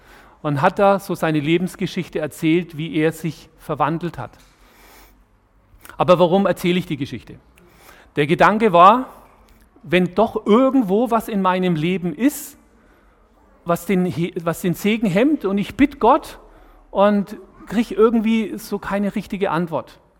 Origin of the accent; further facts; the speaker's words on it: Nuremberg, Bavaria, Germany; ich komme ja aus Nürnberg, Marienberg, in die Gemeinde bin ich getauft worden.